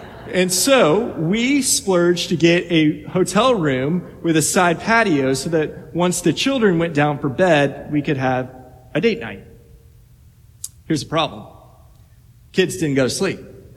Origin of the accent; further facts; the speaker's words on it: Little Rock, Arkansas, United States; this same river that oriented the first 18 years of my life growing up in Little Rock, Arkansas